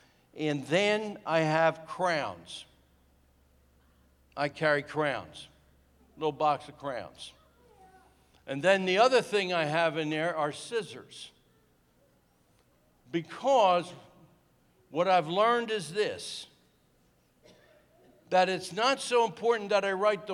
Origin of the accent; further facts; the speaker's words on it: New Jersey, United States; now in Texas, United States; I'm from New Jersey. I live in Texas, but I'm from New Jersey. The trunk in that car is what we call in New Jersey a full four body trunk.